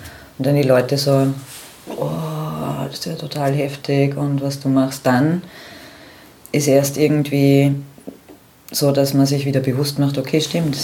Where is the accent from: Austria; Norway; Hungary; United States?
Austria; Ja, ich bin 37 Jahre, ich komme aus Österreich